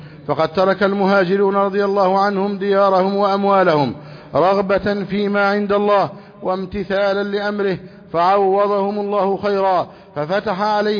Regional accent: Egypt; بلدنا مصر

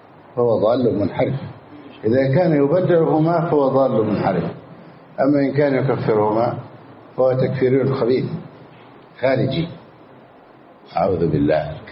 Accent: Egypt; خلاص أصبحت ألباني عندنا في مصر

